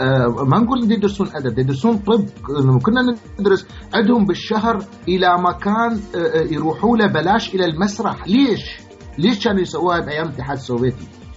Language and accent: Arabic; Iraq; أنا عراقي أنا أقرأ